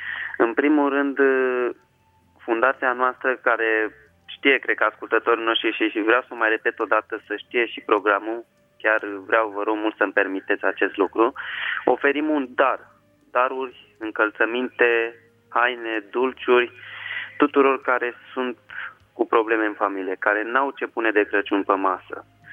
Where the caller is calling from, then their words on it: Sibiu, Sibiu County, Romania; Eu vă sunt tocmai din Sibiu